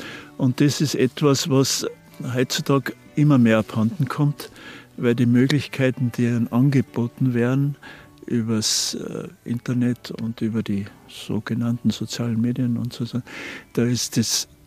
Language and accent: German; Styria, Austria; Ich komme sonst aus dem Enstal